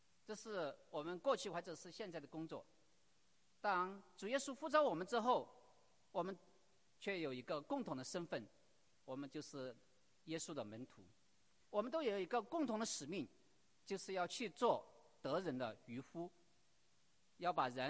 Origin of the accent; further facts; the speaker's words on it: China; 我是在出生在四川与重庆交界的一个非常偏远的山区农村长大